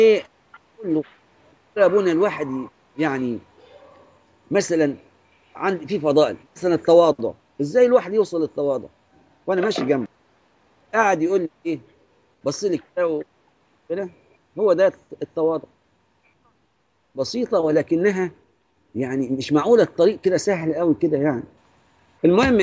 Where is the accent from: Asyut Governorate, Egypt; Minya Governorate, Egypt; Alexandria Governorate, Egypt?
Alexandria Governorate, Egypt; Alexandria; وبعدين ما انساش مرة عندنا في اسكندرية الترام دورين